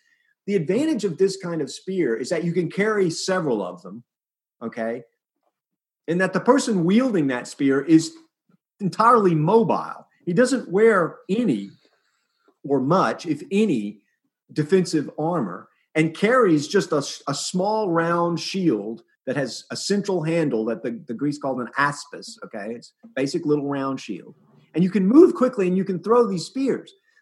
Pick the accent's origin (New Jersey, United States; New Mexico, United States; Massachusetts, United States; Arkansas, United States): Arkansas, United States; I can say this because I'm from Arkansas